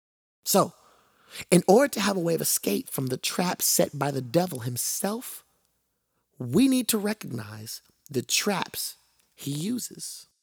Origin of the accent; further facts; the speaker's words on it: California, United States; I was the cousin from California who caught absolutely nothing.